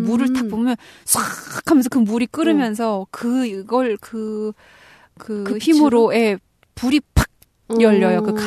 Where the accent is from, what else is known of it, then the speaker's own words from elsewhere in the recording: North Korea; now in South Korea; 이렇게, 와, 내가 이제 한국 사람이 다 됐구나. 그런 생각이잖아요. 왜냐면 북한에서 정전은 너무 일상이었는데.